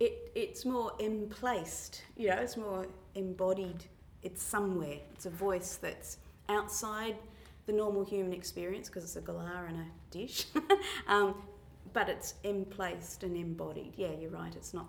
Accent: Carnarvon, Western Australia, Australia; So I grew up in Carnarvon, which is on the north coast of WA. It's absolutely, you know, really in the middle of nowhere, you know. The nearest town is kind of 500 k's away. You know, it's that kind of remote.

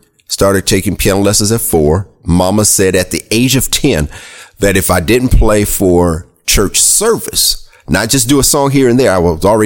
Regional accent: Ohio, United States; also born or lived in Michigan / Arizona; now in Tallahassee, United States; Well, I'm originally from Ohio.

